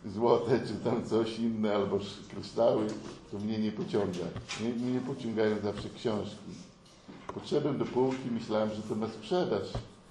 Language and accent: Polish; Gołdap, Warmian-Masurian Voivodeship, Poland; Przecież my kiedyś do Warszawy się jechało całą noc. My z Gołdapi jechaliśmy z bratem całą noc, niewyspani.